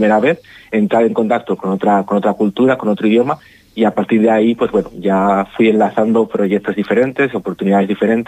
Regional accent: Zaragoza, Aragon, Spain; moved away; se cumplen 10 años que yo me fui de casa. Yo soy de Zaragoza y todavía no he vuelto

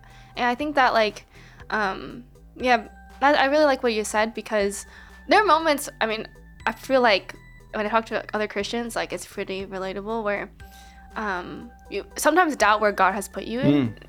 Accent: California, United States; as an Asian American woman growing up in the Bay Area, lived throughout my life

